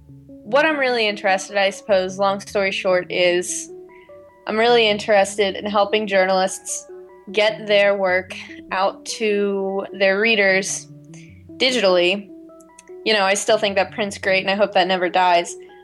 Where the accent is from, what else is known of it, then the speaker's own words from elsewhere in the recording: Brookville, Indiana, United States; also born or lived in Cincinnati; I was born in Cincinnati, and I was raised in Brookville, Indiana, which is about 45 minutes out of downtown Cincinnati.